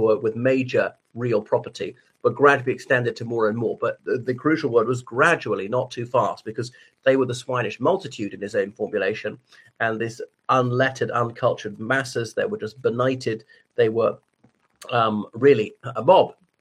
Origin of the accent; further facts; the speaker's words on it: Ireland; from Ireland. Well, this is a very belated happy birthday to my late and long lamented fellow Irishman, Edmund Burke.